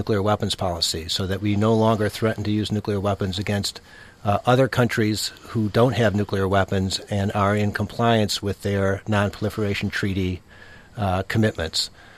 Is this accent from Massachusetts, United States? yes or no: no; Dearborn, Michigan, United States; Well, you mentioned that I was from Dearborn, Michigan, so we can't get out of Michigan without loving